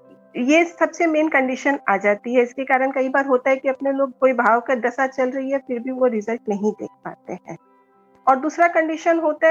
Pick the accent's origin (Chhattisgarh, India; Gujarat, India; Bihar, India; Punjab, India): Gujarat, India; Vapi; मैं वापी गुजरात से हूँ।